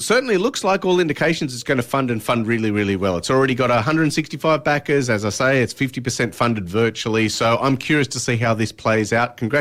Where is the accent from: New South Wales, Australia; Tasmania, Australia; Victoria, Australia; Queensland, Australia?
New South Wales, Australia; Sydney; Like, I'm from Sydney, so you know, I've got 10.